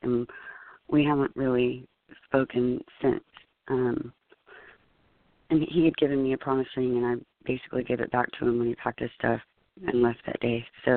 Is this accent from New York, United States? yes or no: no; Austin, Texas, United States; I'm from Austin, Texas.